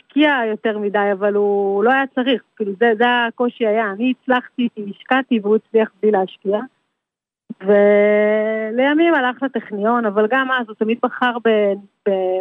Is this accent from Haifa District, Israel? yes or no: yes; Haifa, Haifa District, Israel; גדלנו בחיפה, להורים מדרום אמריקה